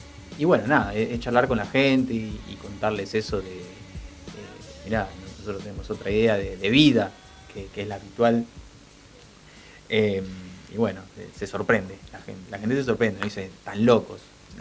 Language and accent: Spanish; Avellaneda, Buenos Aires Province, Argentina; Yo soy acá, nací acá en Avellaneda de toda mi vida, tengo 28 años.